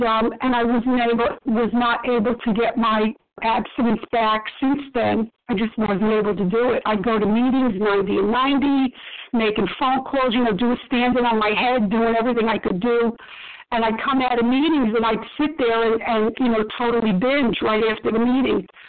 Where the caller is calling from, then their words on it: Maryland, United States; I'm calling from Maryland.